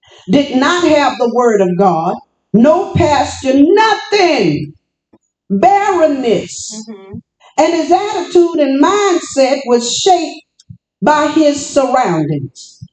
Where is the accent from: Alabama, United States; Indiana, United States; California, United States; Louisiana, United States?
Louisiana, United States; I come from Louisiana. People, everybody wants you to act the same like they do.